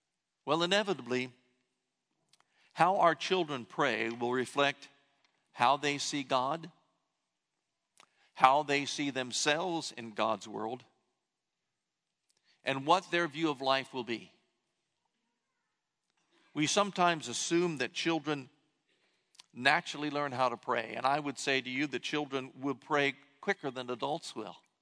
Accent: Columbus, Ohio, United States; H.C. Leupold was a Lutheran commentator from my hometown of Columbus, Ohio

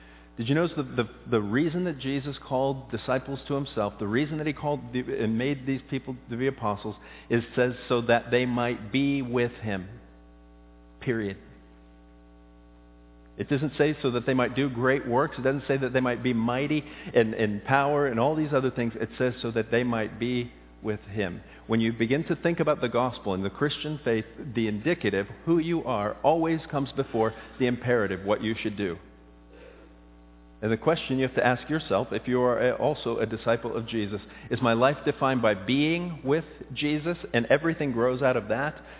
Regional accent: Florida, United States; It's because I came from South Florida, fished every day.

